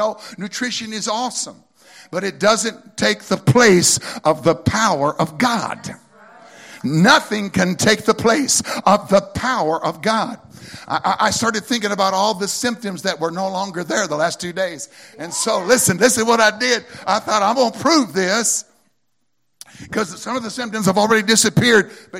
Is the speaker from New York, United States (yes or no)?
no; Wisconsin, United States; I'm from Wisconsin. Figure it out.